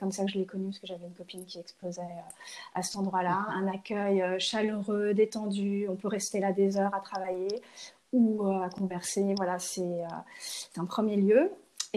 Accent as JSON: {"language": "French", "town": "Paris", "region": "Île-de-France", "country": "France", "lives_now": "The Hague, Netherlands", "said": "On vient de Paris, donc c'était quand même un grand saut dans quelque chose de très, très différent."}